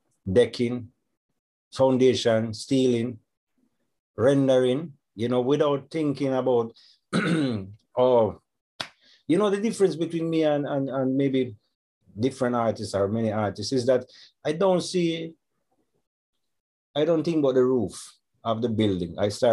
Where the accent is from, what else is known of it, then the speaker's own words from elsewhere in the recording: Sicily, Italy; now in Jamaica; A regular thing, like going to school, have friends, you know, like a regular lifestyle, not different from growing up here in Jamaica